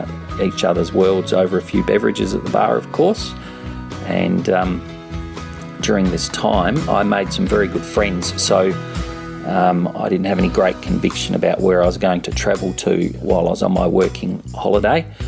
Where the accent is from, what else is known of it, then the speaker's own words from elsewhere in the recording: Perth, Western Australia, Australia; moved away as an adult; about 4,000 kilometres or 2,500 miles away from where I grew up in Perth. At age 20, in 1990, I set off from Perth for a working holiday in the United Kingdom.